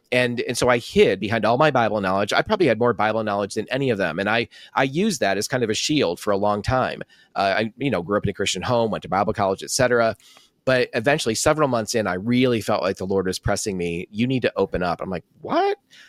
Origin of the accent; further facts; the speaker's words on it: New York, United States; when I would go back to my hometown in New York on business, I would visit my family